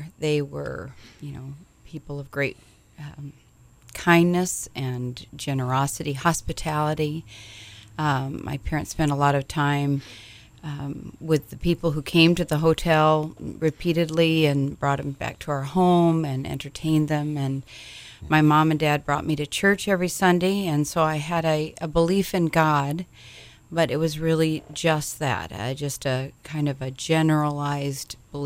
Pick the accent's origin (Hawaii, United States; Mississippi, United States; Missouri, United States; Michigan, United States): Hawaii, United States; Well, I grew up in Hawaii, in the paradise of the Pacific, and I had a pretty idyllic life. My father was a hotelman here on Waikiki